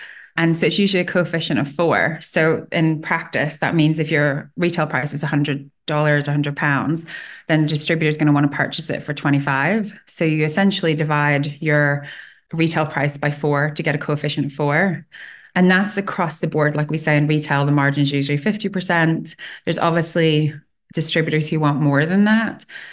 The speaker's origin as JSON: {"language": "English", "country": "Ireland", "tie": "born or raised there", "also_born_or_lived": "Middle East", "said": "I'd grown up in the Middle East. I'm originally from Ireland."}